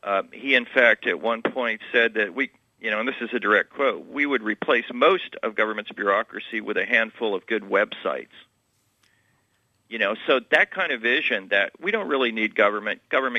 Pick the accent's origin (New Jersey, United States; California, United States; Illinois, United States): California, United States; moved away; also born or lived in Boston; I grew up in California, up right by San Francisco, and then moved to Boston.